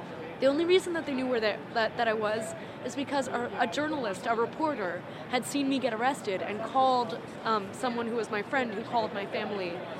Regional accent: Washington, District of Columbia, United States; from Washington, D.C.

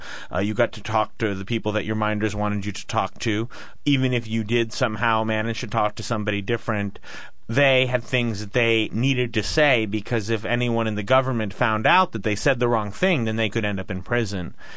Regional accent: San Francisco, California, United States; I mean, I grew up in San Francisco. I can't afford to buy a house in San Francisco.

